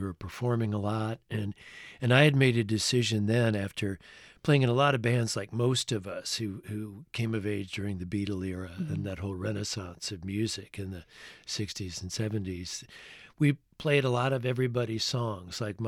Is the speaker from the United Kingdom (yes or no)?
no; Iowa, United States; I'm originally from Iowa, and country music was in the air when I was a kid